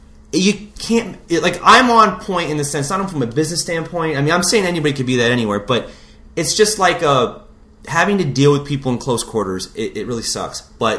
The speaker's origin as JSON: {"language": "English", "town": "San Diego", "region": "California", "country": "United States", "said": "I am from San Diego originally."}